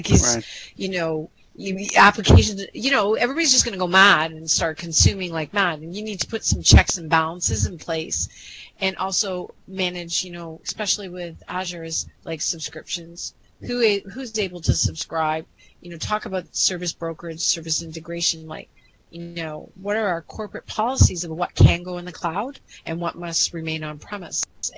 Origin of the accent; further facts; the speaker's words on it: Toronto, Ontario, Canada; accent: Canadian; I'm based out of Toronto, Canada, so you might notice that in my accent when I say things like process.